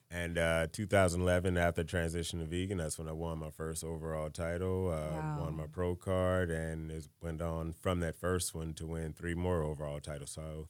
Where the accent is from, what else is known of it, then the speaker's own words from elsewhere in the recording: East St. Louis, Illinois, United States; So originally, you know, I'm from East St. Louis, Illinois. I'm a Midwestern meat and potato kind of guy, you know, my whole life. I moved out here to AZ in mid-2000, so it was 2005